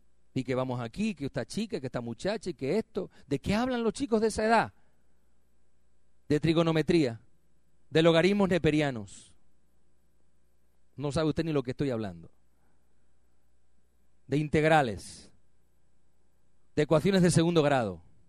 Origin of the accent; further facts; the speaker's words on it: Albacete, Castilla-La Mancha, Spain; No, yo soy español de pura cepa, albaceteño. Lo que pasa es que mi acento, gracias a Dios, se está, ¿cómo se llama? Perfeccionando.